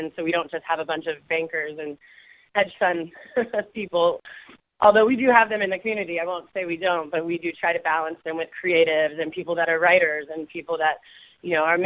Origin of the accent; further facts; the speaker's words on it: California, United States; especially I'm from Silicon Valley, I would say me and most of my friends who start companies are pretty poor.